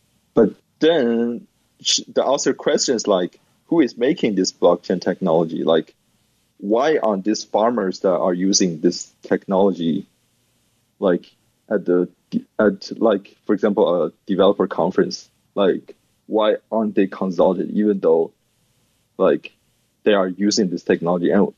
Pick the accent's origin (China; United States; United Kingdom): China; I'm from China, so this book is the one I've been reading a lot recently.